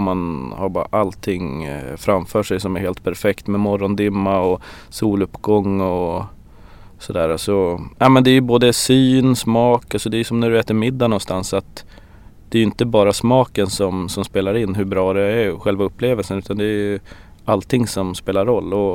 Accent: Åsele, Västerbotten County, Sweden; Alltså jag är så glad att jag har vuxit upp i Åsele ändå.

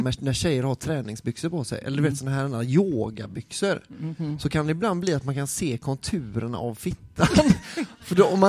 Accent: Sweden; och jag är svensk

